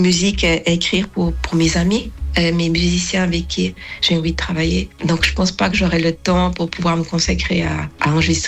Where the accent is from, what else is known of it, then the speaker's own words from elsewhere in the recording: Switzerland; De recevoir un prix en Suisse, c'est très émouvant parce que c'est mon pays d'origine.